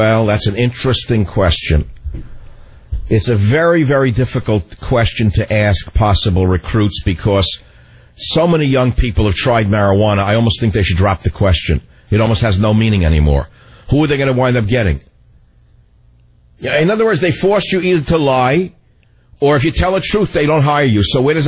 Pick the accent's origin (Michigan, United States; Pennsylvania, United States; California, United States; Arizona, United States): California, United States; San Francisco; Jonathan on KSFO in my hometown of San Francisco.